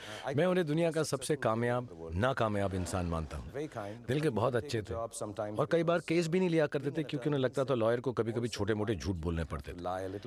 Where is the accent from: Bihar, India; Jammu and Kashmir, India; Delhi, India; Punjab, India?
Delhi, India; born there; हाँ, मैं दिल्ली में पैदा हुआ था